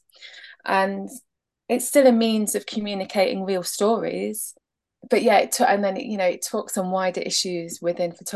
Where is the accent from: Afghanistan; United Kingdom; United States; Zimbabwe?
United Kingdom; Derby, East Midlands; It's been at Format Festival in Derby, which, you know, was a dream because it's my hometown.